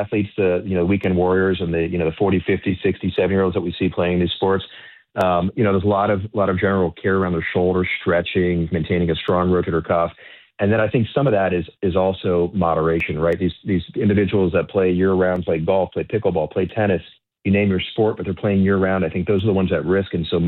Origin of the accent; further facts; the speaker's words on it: Miami, Florida, United States; I grew up in Miami, so I'm not that far away. Lived here my whole life until I went away for training and for college.